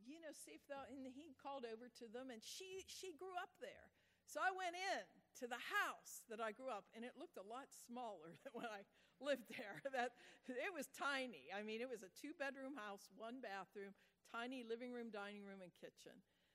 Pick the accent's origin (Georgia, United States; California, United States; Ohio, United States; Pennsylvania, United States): Pennsylvania, United States; Pittsburgh; I grew up in Pittsburgh on Beissner Avenue, 203 Beissner Avenue.